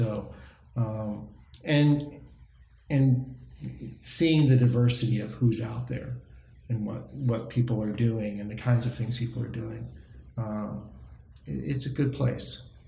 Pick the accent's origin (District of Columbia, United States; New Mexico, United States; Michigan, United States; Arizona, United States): District of Columbia, United States; Washington; I'm from Washington, D.C. area, and I knew between Virginia and Maryland and Washington, D.C., and even maybe even further out, we had people who were near.